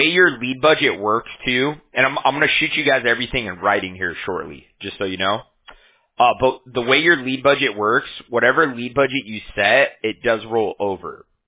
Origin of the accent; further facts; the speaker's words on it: Huntington Beach, California, United States; I'm from California, from Huntington Beach.